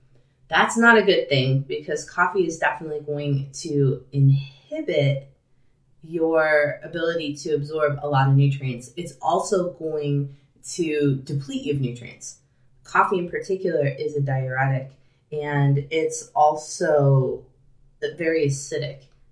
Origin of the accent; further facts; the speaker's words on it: Illinois, United States; now in Pacific Northwest, United States; people do drink a little more coffee here in the Pacific Northwest than I'm used to in my home state of Illinois.